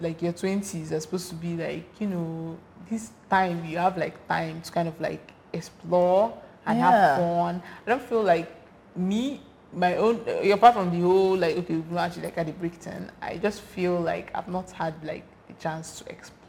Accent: Nigeria; I feel like there are a lot of things that being Nigerian has rubbed me off.

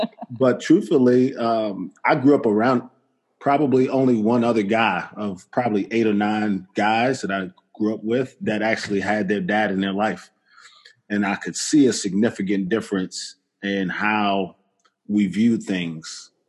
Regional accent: Brooklyn, New York, United States; I grew up in Brooklyn, New York, and I got four sisters and no brothers.

